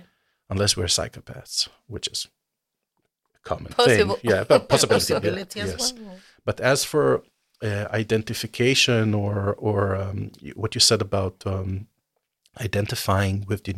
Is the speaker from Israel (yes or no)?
yes; Israel; moved away as an adult; because the light in my home country in Israel is way more violent.